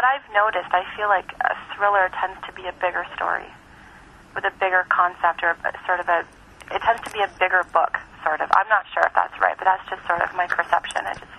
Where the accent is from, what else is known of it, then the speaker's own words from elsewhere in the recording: Canada; And I was born and raised in Canada, so I don't speak the language.